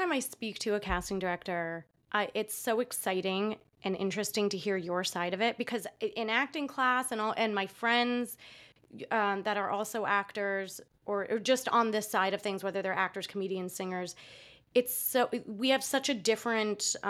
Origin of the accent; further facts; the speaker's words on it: New York, United States; Yeah, I grew up in New York.